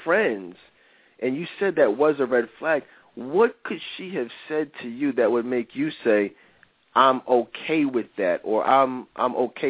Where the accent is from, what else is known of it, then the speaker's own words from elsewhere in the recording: Philadelphia, Pennsylvania, United States; We're from Philly, guys. Marv and I are both live in Philly.